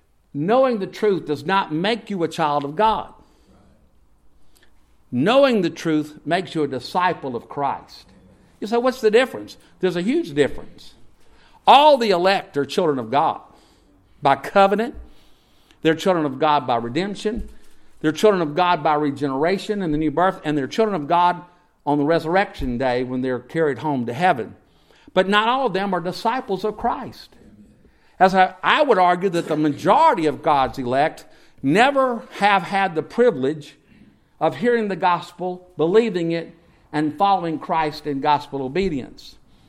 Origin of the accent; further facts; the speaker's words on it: Mississippi, United States; And I grew up in the Piney Woods of Mississippi, and the sun comes up at 10 a.m. and goes down at 2 because the trees are so tall.